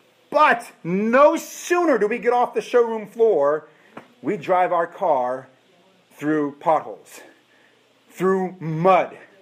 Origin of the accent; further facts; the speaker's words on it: Massachusetts, United States; You know, in states, I'm from Massachusetts, there's a thing called a lemon law.